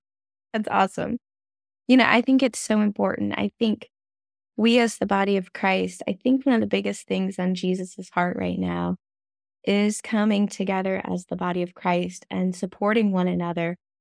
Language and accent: English; United States; you're from the United States, I'm from the United States